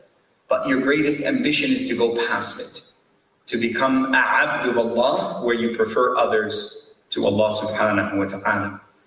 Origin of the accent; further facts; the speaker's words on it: Canada; when I was growing up in Canada